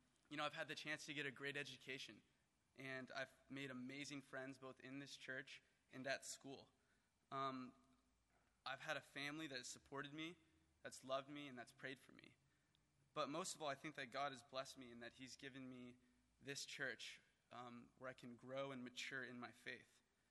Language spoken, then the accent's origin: English; Westlake Village, California, United States; I'm purportedly graduating from the University of California, Berkeley in 2 weeks. I'm originally from Westlake Village, down south